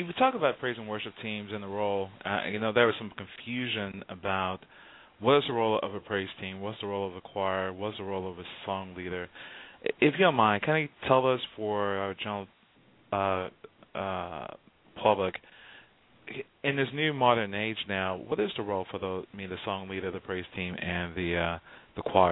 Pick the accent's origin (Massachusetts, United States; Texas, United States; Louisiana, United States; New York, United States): Texas, United States; Houston; I just remember growing up in Houston and Lakewood, oh, that's pretty.